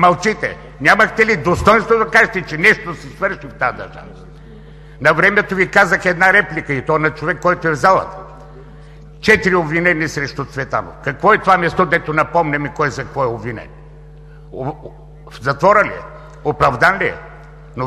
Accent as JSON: {"language": "Bulgarian", "town": "Dimitrovgrad", "region": "Haskovo Province", "country": "Bulgaria", "tie": "born there", "said": "аз съм роден в Димитровград. Рода ми е от Хасково, от Хасковско, и Хасково не ми е безразличен град."}